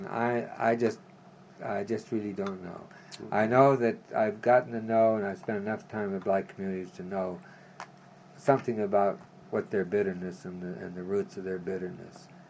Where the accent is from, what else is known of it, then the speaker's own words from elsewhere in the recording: Pueblo, Colorado, United States; And I saw this in my hometown, Pueblo. I saw this happen with Mexicans.